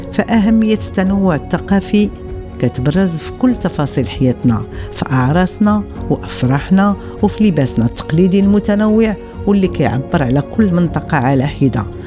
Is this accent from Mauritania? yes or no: no; Morocco; وعزز قيم التسامح والتعايش بيننا كمغاربة